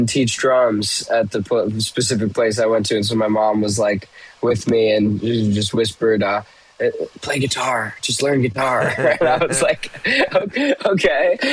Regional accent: Lake Villa, Illinois, United States; Lake Villa, Illinois. It's about 45 minutes north of the city of Chicago.

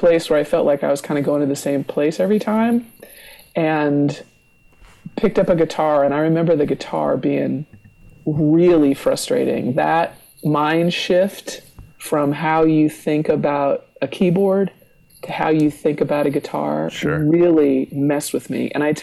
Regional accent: Los Angeles, California, United States; So even though I grew up in the Valley and I lived in the Miracle Mile, I've had to go to every corner of Los Angeles

